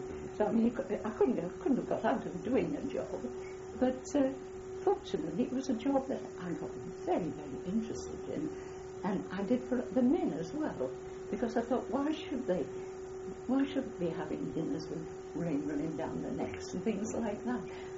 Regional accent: Bridlington, Yorkshire and the Humber, United Kingdom; born there; I was born in Brivington, East Yorkshire, and married very, very young.

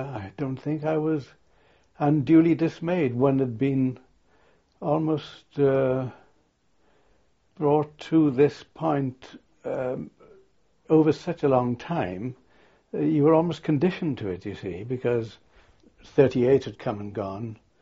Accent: Goodwick, Wales, United Kingdom; born there; I was born in Goodick, in Pembrokeshire, January the 27th, 1922.

